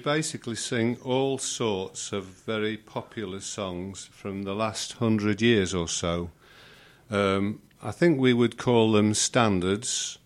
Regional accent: Manchester, North West England, United Kingdom; moved away; Well, I'm not. I'm from Manchester

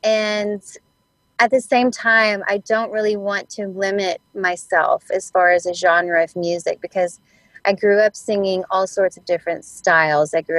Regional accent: Tennessee, United States; I'm from Northwest Tennessee, a very rural area.

